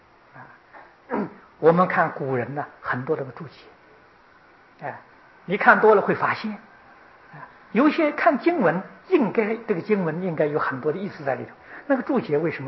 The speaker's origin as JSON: {"language": "Chinese", "country": "China", "said": "在讲台上，我们中国人听呢，他讲我们中国话，还讲我们家乡土话啊。"}